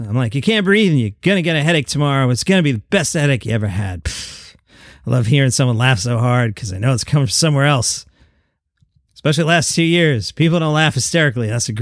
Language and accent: English; New York, United States; Look, man, I'm from Queens. I didn't know.